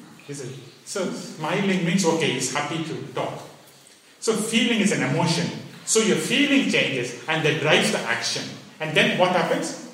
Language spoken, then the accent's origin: English; India; moved away; When I came from India, I'm a stranger.